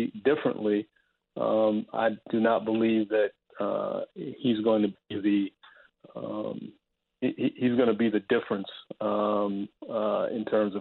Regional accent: Washington, District of Columbia, United States; You know, I grew up, I'm born and bred in Washington, D.C., in a family that had season tickets.

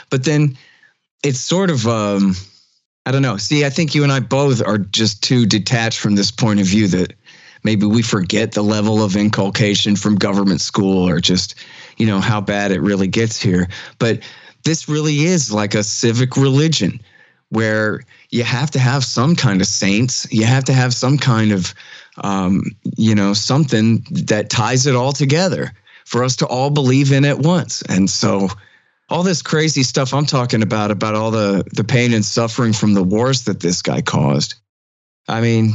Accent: Texas, United States; So look, I'm a Texan. I don't care about Russia.

